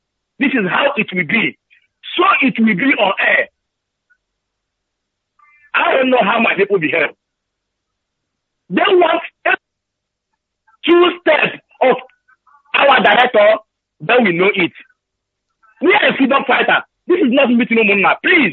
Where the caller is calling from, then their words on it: Madrid, Community of Madrid, Spain; I'm calling from Madrid.